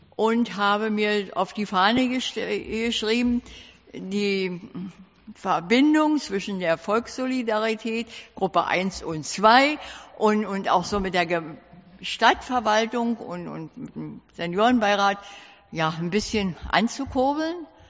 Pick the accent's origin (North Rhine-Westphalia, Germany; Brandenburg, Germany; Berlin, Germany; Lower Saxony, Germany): Brandenburg, Germany; Schulzendorf; now in Wildau, Germany; seit 2018 sind wir aus Altersgründen hier nach Wildau gezogen, da ja Schulzendorf nicht geschafft hat, für alte Leute was zu schaffen.